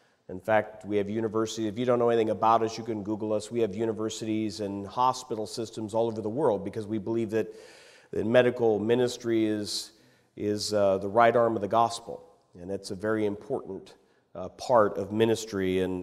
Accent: United Kingdom; like I'm British

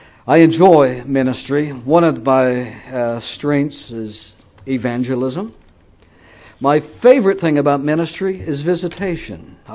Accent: Canada; now in United States; Well, we've lived in the United States for 26 years. We came from Canada. We are not citizens of the United States.

